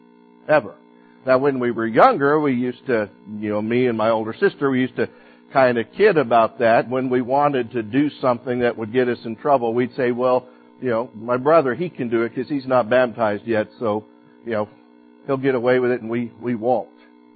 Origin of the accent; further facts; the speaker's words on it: Yuma, Arizona, United States; I've shared with you before when I was growing up in Yuma, Arizona